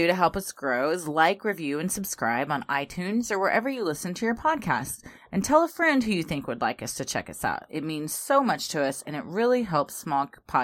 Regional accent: Texas, United States; We're from Texas, y'all.

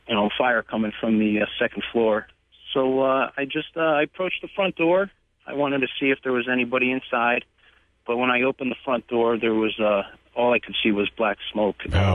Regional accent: Hamden, Connecticut, United States; I'm born and raised in Hamden. I'm a Hamdenite.

